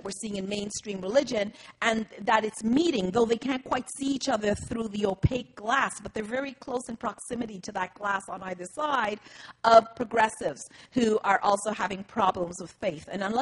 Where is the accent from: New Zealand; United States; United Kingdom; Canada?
Canada; But as a black person, and I mean not just as a Canadian